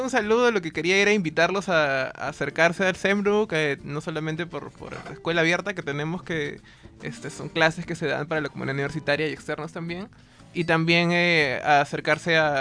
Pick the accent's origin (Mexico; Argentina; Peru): Peru; a veces perdemos un poco de vista, creo yo, como peruanos en general